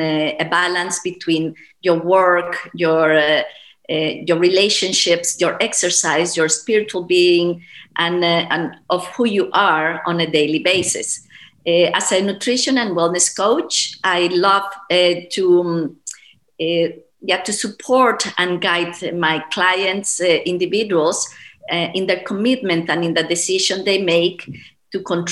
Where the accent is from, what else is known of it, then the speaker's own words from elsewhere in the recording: Bogota, Bogotá Capital District, Colombia; I am from Bogota, Colombia. I'm a mother of four children, and I have lived in a variety of different countries